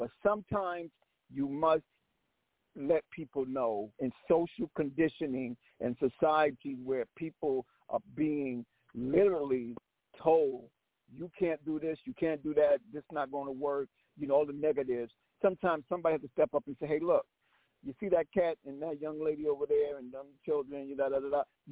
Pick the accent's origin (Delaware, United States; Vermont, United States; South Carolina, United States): South Carolina, United States; Everybody know I'm crazy. They know I'm crazy from South Carolina.